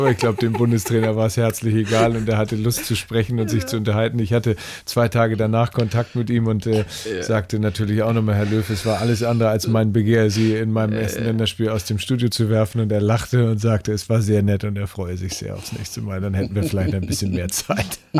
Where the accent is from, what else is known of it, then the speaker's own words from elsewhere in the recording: Kiel, Schleswig-Holstein, Germany; Und natürlich bin ich ja ein Kieler